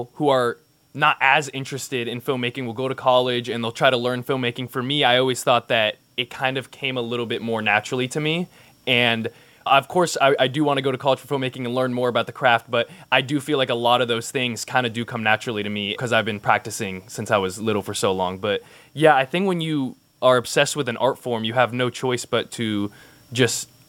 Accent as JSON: {"language": "English", "region": "New Jersey", "country": "United States", "tie": "born or raised there", "also_born_or_lived": "New York City", "said": "so I was born in Manhattan, New York City, and I was raised and I live most of my life in New Jersey."}